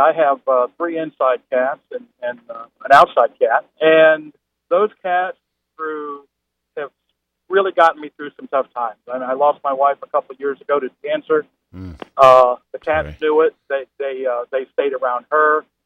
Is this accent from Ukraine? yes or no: no; Puerto Rico; I'm from Puerto Rico.